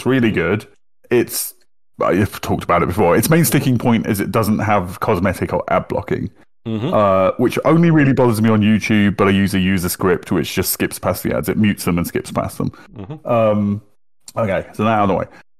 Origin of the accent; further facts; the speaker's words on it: United Kingdom; And like, we're not used to it as British people, because we've got the BBC.